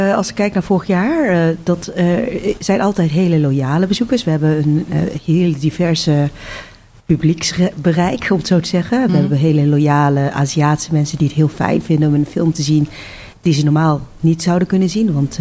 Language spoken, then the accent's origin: Dutch; Netherlands; omdat ik zelf uit Nederland kom en hier ben geboren, getogen